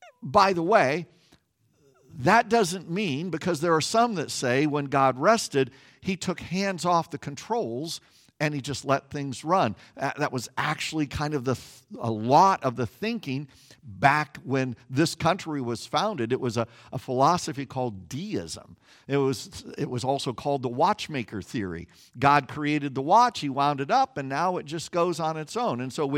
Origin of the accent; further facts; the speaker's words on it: Kansas, United States; don't think of the waving, large wheat fields that I used to see as a kid growing up in Kansas.